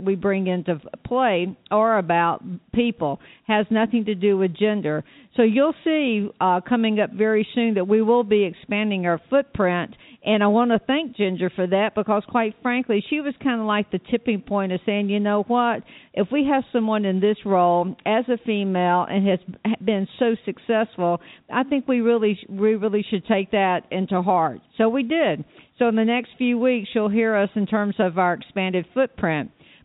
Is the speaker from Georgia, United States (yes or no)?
yes; Georgia, United States; now in Arizona, United States; I said, nope, I'm from the great state of Georgia, and I am a peach.